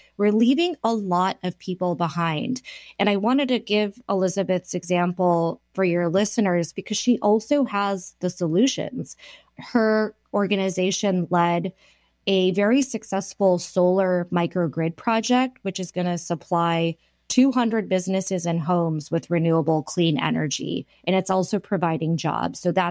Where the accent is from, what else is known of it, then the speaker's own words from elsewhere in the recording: India; I'm Indian.